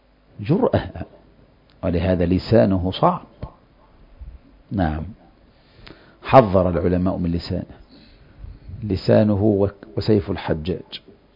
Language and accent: Arabic; Cairo, Cairo Governorate, Egypt; ما احنا كلهم من مصر، القاهرة يعني.